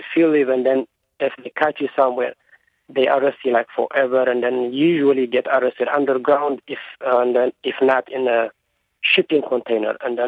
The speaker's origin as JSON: {"language": "English", "country": "Eritrea", "moved": "yes", "lives_now": "United States", "said": "I'm from Eritrea originally, and then I came to U.S. in 2005, and then I had to leave Eritrea in 2002."}